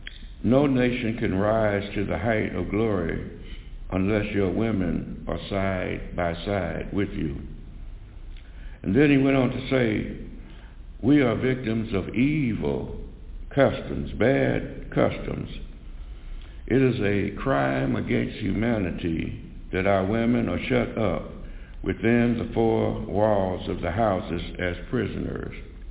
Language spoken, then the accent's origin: English; United States; I was born here in America, and I've lived here and traveled outside, but for the last 75 years that I've been on this earth, this has been my home.